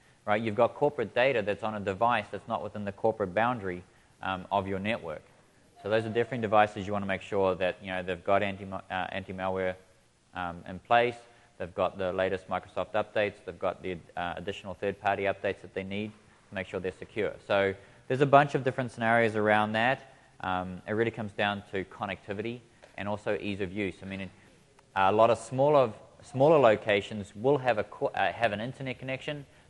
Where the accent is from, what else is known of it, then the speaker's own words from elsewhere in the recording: New Zealand; I'm from New Zealand.